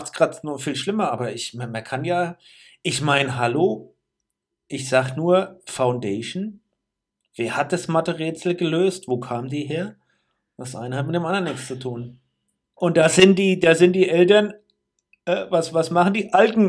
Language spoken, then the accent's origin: German; Rhineland-Palatinate, Germany; Ich bin doch kein Krummbeerpflücker, ich komme aus Rheinhessen. Wir sind Weinbauern, wir sind keine Krummbeerpflücker.